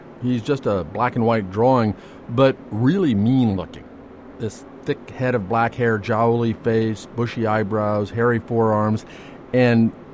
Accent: Nebraska, United States; I'm from Nebraska. Just I absorbed it.

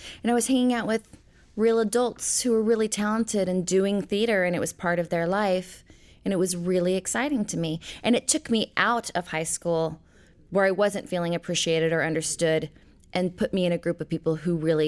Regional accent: Portland, Oregon, United States; also born or lived in Knoxville, Tennessee / Twin Falls, Idaho / Fairfax, Virginia; I was born in Knoxville, Tennessee. I was raised, I would say, primarily in Portland, Oregon, and Twin Falls, Idaho, and Fairfax, Virginia.

